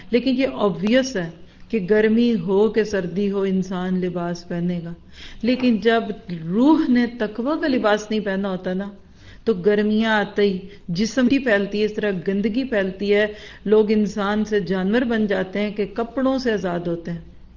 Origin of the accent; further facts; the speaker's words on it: Pakistan; waste में जितने हम पाकिस्तानी लोग रहते हैं